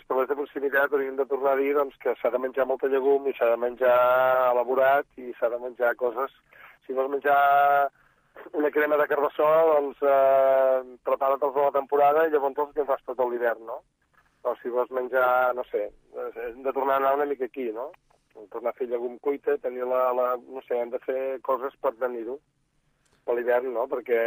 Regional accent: Catalonia, Spain; i som gent de l'Alt Empordà, del Baix, del Gironès, i ja està.

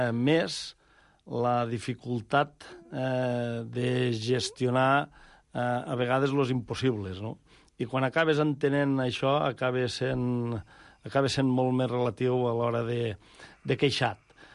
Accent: La Palma d'Ebre, Catalonia, Spain; quan jo des d'aquest racó del Priorat de Margalef o del meu poble de la Palma d'Ebre em llevo

